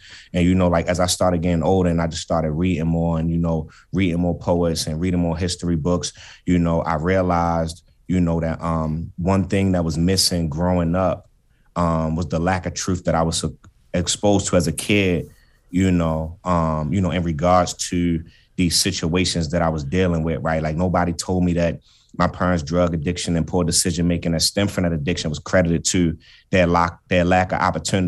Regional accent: Baltimore, Maryland, United States; my upbringing, me growing up in East Baltimore

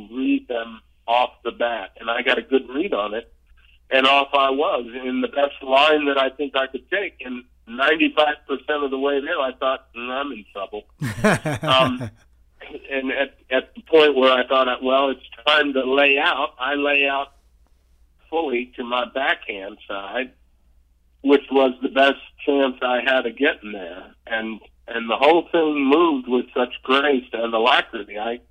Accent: Baltimore, Maryland, United States; I was a kid growing up in Baltimore

